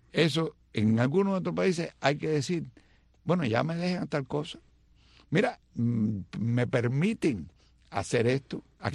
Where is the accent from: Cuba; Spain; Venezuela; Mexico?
Cuba; El Guajiro y yo somos cubanos, nacimos allí